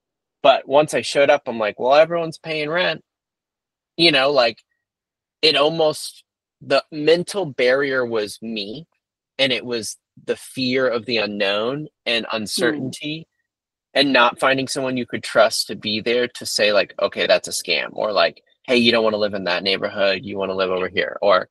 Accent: Chesapeake Bay area, United States; And I grew up on the water. I grew up on the Chesapeake Bay.

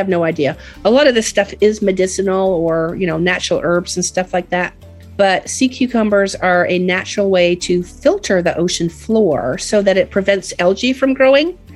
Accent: Canada; I grew up in Canada and Lake Huron was my ocean

